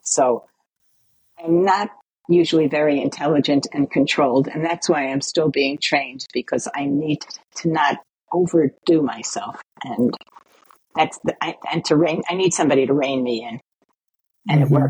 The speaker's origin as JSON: {"language": "English", "region": "New York", "country": "United States", "tie": "born or raised there", "said": "screaming and the support and the energy in New York was so much. And I guess also because it was my hometown, you know, and it meant a lot."}